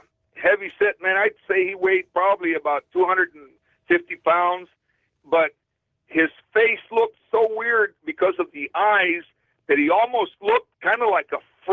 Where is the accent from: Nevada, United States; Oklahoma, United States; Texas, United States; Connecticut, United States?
Texas, United States; Harlingen; now in Kansas City, United States; going from Kansas City, where I'm at right now, to South Texas, down there by Brownsville, my hometown of Harlingen.